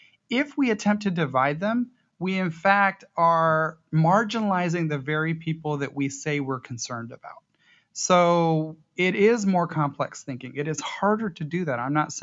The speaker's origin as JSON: {"language": "English", "town": "Albuquerque", "region": "New Mexico", "country": "United States", "tie": "born or raised there", "said": "when I was born and raised in Albuquerque, I identify as biracial. My mother is from Peru. My father is here, white, from the United States."}